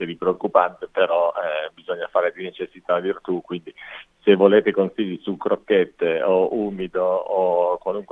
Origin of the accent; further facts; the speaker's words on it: Turin, Piedmont, Italy; now in Milan, Italy; io sono un torinese trapiantato a Milano